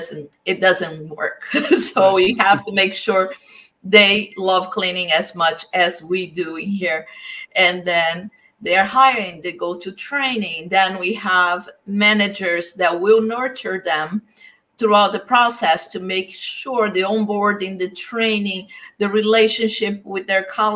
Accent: Brazil; moved away as an adult; So I grew up in Brazil. I went to college for marketing. At the age of 19

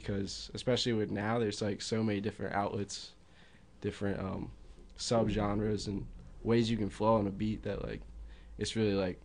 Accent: Lancaster, Pennsylvania, United States; Yeah, but I mean, I grew up in Lancaster City and around it, so family's always been there.

